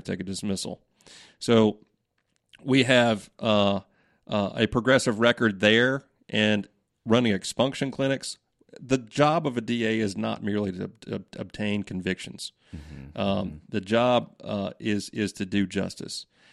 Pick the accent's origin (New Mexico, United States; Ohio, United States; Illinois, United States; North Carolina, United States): North Carolina, United States; Winston-Salem; born there; I was born in Winston-Salem, graduated UNC Chapel Hill.